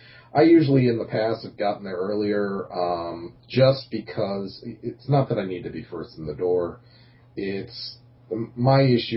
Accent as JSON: {"language": "English", "region": "Massachusetts", "country": "United States", "said": "this friggin' area here where I'm from Massachusetts, and we have these things called manners."}